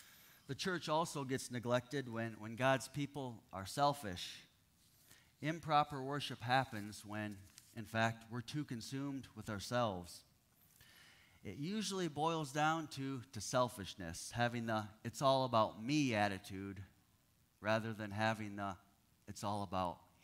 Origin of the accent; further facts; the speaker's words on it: Iowa, United States; But growing up in Northeast Iowa, where there used to be a farm every half mile